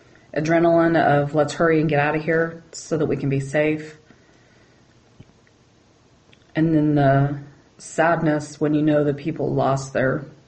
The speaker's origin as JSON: {"language": "English", "town": "Dodge City", "region": "Kansas", "country": "United States", "tie": "born or raised there", "said": "I grew up in Dodge City."}